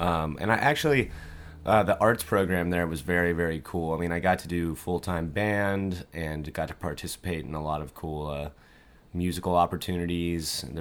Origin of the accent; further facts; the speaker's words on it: Houston, Texas, United States; I grew up in Houston, actually.